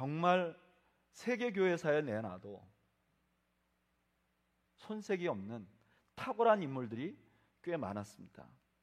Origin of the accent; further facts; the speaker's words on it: South Korea; now in United States; 요즘에 저희는 한국인으로 태어나고 살아간다는 것이 매우 자랑스러운 그런 시기를 살고 있습니다.